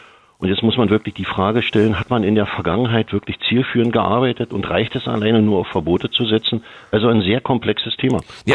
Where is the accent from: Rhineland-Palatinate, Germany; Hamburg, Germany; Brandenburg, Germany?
Brandenburg, Germany; und ich bin Brandenburger, wir können in Brandenburg reinschauen